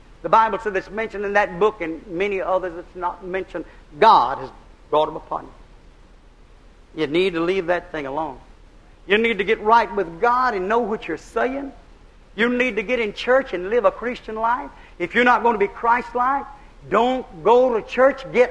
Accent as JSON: {"language": "English", "country": "United States", "said": "I said, I'm from America. I know some of the things that's going on."}